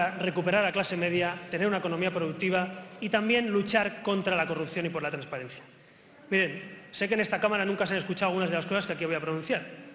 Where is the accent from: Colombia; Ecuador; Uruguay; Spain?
Spain; Barcelona, Catalonia; born there; com a ciutadà espanyol nascut a Barcelona i com a català